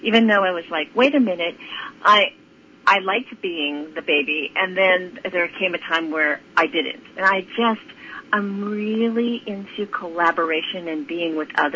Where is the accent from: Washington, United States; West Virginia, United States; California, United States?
California, United States; San Francisco; I was born in San Francisco, actually, so a native.